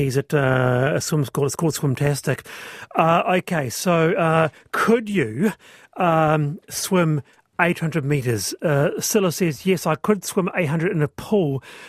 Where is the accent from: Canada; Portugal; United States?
Canada; the Prairies; For goodness sake, I grew up on the Canadian prairies and we had school swimming for 5 to 6, all aimed at survival.